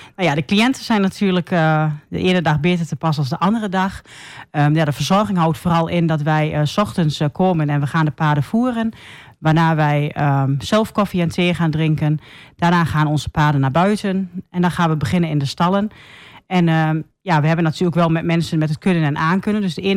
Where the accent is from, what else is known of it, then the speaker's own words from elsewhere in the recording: Almelo, Overijssel, Netherlands; 40 jaar. En geboren en getogen in Almelo.